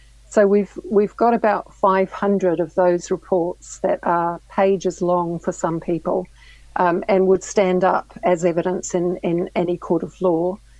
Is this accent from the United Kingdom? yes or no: no; New Zealand; You know, I'm a citizen. I'm a New Zealander who somehow found myself in this position.